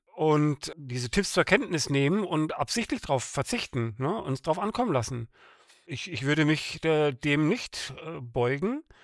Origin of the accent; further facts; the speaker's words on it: Frankfurt, Hesse, Germany; Ich bin stolzer Frankfurter, die freie Stadt, das sind stolze Bürger und so weiter.